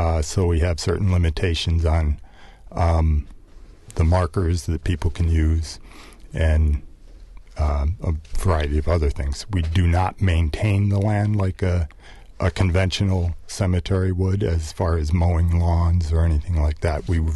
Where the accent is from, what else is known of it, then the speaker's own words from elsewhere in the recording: Colorado, United States; I'm from Colorado. I've been a general contractor home builder in Colorado and have been for 32 years.